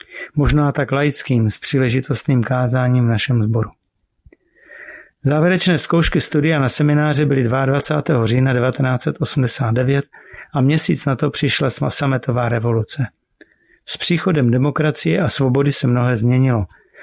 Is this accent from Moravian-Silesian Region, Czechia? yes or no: yes; Havířov, Moravian-Silesian Region, Czechia; Pocházím z Havířova, původně z hornické a později z kazatelské rodiny.